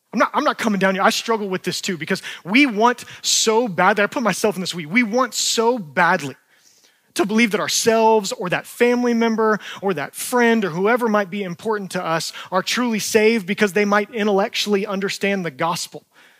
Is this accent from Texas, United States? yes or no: no; Georgia, United States; I'm from North Georgia.